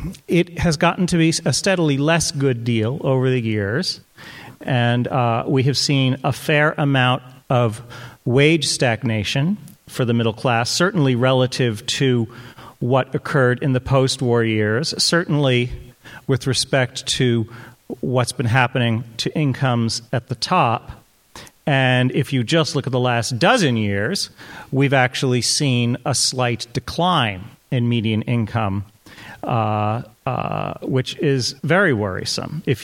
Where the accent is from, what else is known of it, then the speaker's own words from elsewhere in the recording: Los Angeles, California, United States; I grew up in Los Angeles, but strangely, this is the first time in my life, in my 55 years, where I have ever been to Santa Barbara.